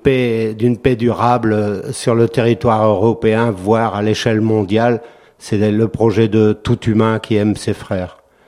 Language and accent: French; Mali; also born or lived in Burkina Faso; Je suis malien, je suis burkinabé, je suis world. Et voilà, je suis citoyen européen aujourd'hui, mais je suis enfant du monde bien avant tout.